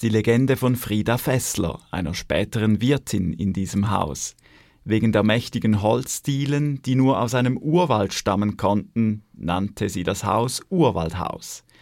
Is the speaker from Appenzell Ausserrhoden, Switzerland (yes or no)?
yes; Rehetobel, Appenzell Ausserrhoden, Switzerland; Ich bin in Rehetobel aufgewachsen.